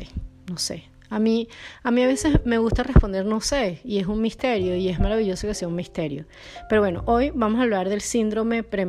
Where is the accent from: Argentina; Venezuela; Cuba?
Venezuela; also born or lived in Poland; now in Porto, Portugal; soy venezolana y grabo este podcast desde hace unas 7 semanas, más o menos, desde Oporto, en Portugal, luego de pasar más de 2 años viviendo en Polonia, en una pequeña ciudad al sur.